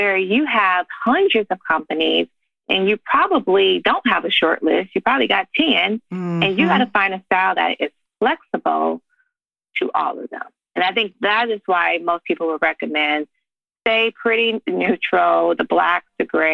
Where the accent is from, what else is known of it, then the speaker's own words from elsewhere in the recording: Detroit, Michigan, United States; and I'm from Detroit, right? So I have a pretty good understanding of geography there.